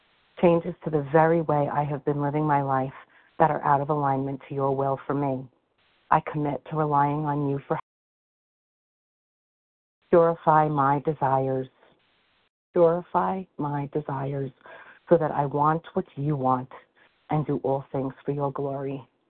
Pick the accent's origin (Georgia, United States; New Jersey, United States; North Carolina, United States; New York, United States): New York, United States; I'm from Long Island